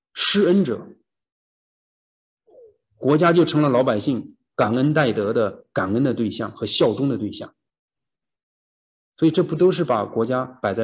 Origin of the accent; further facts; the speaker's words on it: China; 神让我们出生在中国，成长在中国，我们是中国人